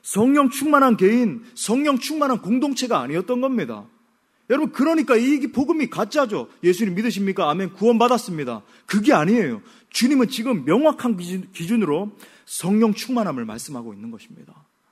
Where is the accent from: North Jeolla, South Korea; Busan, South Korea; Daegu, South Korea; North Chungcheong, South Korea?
Daegu, South Korea; also born or lived in Seoul; 압구정동에서 태어나가지고. 그렇지만 대구광역시. 고등학교 때까지 이제 대구 지역에 있었죠.